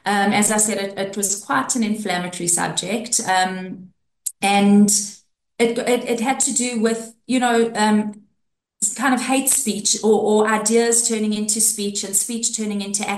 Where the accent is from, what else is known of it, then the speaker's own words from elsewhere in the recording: South Africa; it was also important for me to go as a South African, not as the government and not as an ANC representative, but as a South African